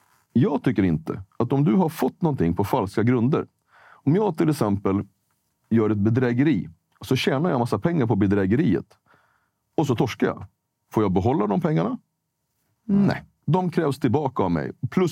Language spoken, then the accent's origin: Swedish; Sweden; born there; Men jag är född i Sverige, men jag har ett annan färg.